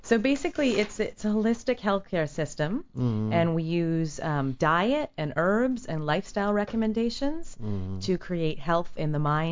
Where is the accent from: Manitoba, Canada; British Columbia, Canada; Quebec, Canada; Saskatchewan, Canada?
British Columbia, Canada; I am. I'm from Vancouver Island.